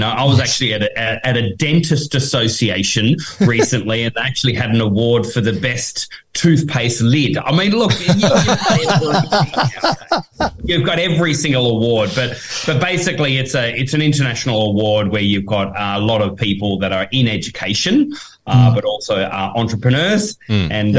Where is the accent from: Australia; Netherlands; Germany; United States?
Australia; Tasmania; Look, we're from Tasmania. I'm an uncle, I think, 39 times.